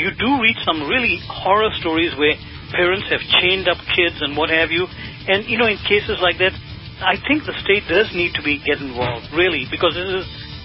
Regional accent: Kenya; moved away; As a young person, I grew up in East Africa, in Kenya.

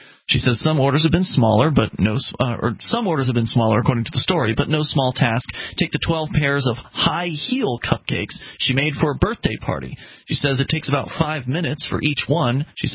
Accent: Florida, United States; now in New Hampshire, United States; I was born and raised in Florida originally, and yeah, I know it's cold in New Hampshire

